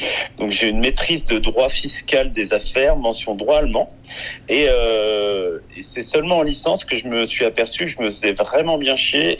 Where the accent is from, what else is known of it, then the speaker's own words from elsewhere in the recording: Paris, Île-de-France, France; J'ai pris Paris parce que je suis parisien, donc c'était plus pratique.